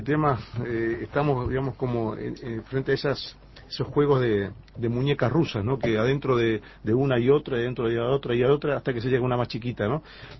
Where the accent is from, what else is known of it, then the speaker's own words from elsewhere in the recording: Uruguay; yo como uruguayo me siento afectado.